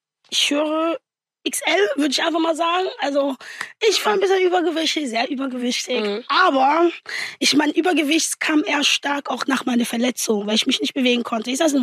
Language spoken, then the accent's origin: German; DR Congo; German is a second language; now in Germany; So, ich bin aus Kongo, ich bin ja eh aus einem Armutbezirk groß gewachsen, bin irgendwann in Deutschland gekommen.